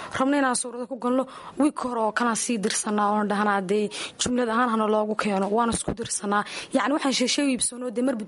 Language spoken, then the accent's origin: Somali; Sool, Somalia; inaanu soo saarno bilicda gobolka Sool. Waa dee waa gobolkayga iyo waanu ku faanaayo